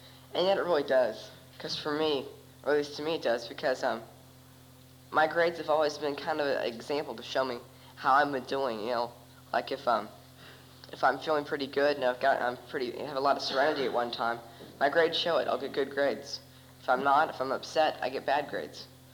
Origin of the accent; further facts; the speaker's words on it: Arizona, United States; also born or lived in Michigan; I was born in Michigan, 1969, and I only stayed there for a few months, and I was my family moved to Arizona, and I was very young.